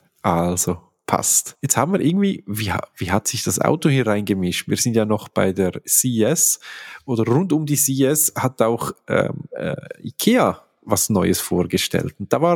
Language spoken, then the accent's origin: German; Switzerland; bei uns in der Schweiz zum Beispiel darfst du keine Unterfahrzeugbeleuchtung haben, weil störend.